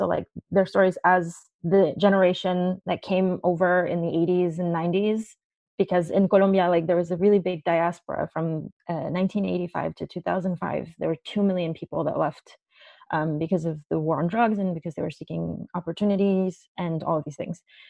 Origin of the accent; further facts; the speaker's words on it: New York, United States; even when I was growing up in New York